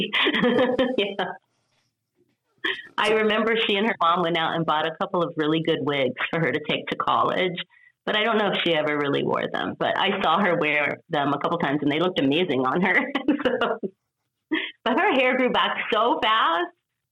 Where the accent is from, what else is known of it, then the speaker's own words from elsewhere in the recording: Sidney, Ohio, United States; also born or lived in Springfield; I grew up in Ohio. I grew up mostly in a little town called Sydney, Ohio, which has maybe 25,000 people or so. And then when I was in high school, I moved to Springfield, Ohio.